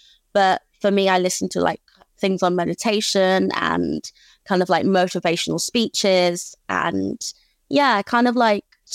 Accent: York, Yorkshire and the Humber, United Kingdom; So I'm from Yorkshire, just outside of York.

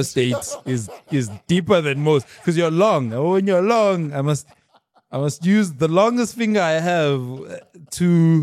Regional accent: KwaZulu-Natal, South Africa; I come from the South Coast.

